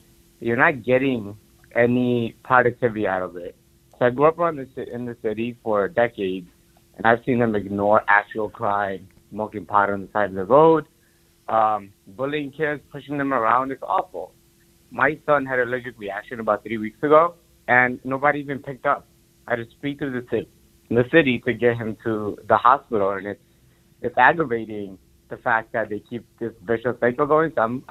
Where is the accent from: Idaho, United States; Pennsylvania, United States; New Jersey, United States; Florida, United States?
New Jersey, United States; Paterson; So I grew up in Patterson. I unfortunately know a lot of bullies from my high school and elementary school.